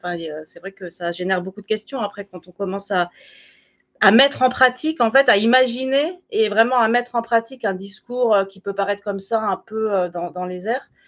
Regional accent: France; du président français, mon pays d'origine

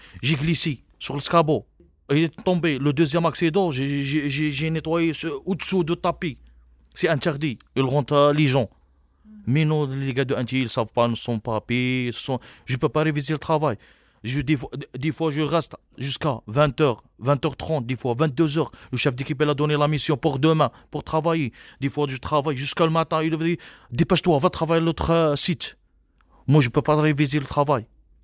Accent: Algeria; Même moi, je suis algérien.

